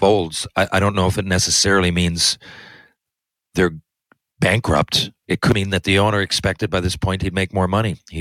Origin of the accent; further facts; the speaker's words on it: Atlantic Canada, Canada; I'm from Atlantic Canada and I enjoyed playing there